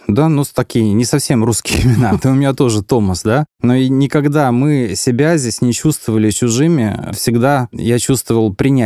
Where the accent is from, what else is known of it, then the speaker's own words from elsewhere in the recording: Latvia; Я латыш, я родился в Латвии, я знаю латышский язык, но прежде всего я прекрасно понимал, что я русский. Я гражданин Советского Союза